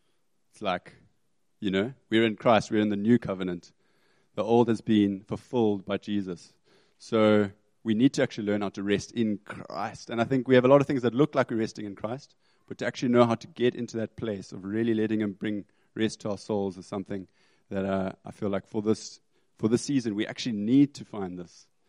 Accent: Zimbabwe; I can't look at a cow and not use the Shona word, because I'm from Zim

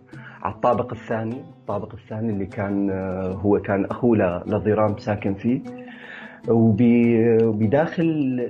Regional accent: Deir ez-Zor, Deir ez-Zor Governorate, Syria; also born or lived in Saudi Arabia; أنا ولدت بالسعودية في خطر إنك تكون تلعب بالشارع أو تلعب بالحارة لأنه أنت غريب, أنت أجنبي مثل ما تسمى.

